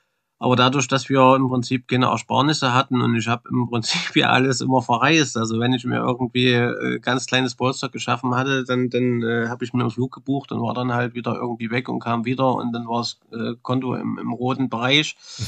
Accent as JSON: {"language": "German", "region": "Thuringia", "country": "Germany", "tie": "born there", "moved": "yes", "said": "Ich bin da geboren in Ostthüringen, man hört es ja vom Dialekt mit Sicherheit."}